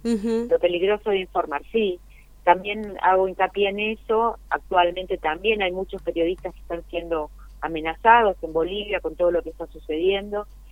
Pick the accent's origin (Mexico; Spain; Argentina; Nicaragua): Argentina; San Luis; born there; now in Mendoza, Argentina; y esperemos llegar a San Luis también, que es mi ciudad natal. Así que me encantaría llevarla a mi pueblo.